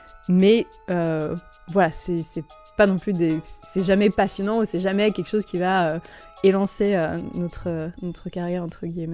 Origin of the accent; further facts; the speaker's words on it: France; j'ai vraiment rejeté mes origines en disant mais je veux pas dire que je suis française, je me sens internationale